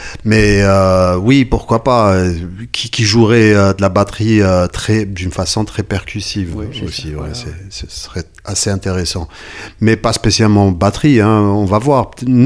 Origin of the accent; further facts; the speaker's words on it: Algeria; moved away as an adult; now in France; Je suis né en Algérie, d'accord. J'ai grandi en Algérie, d'accord. Je suis arrivé à l'âge de 33 ans oui. en France.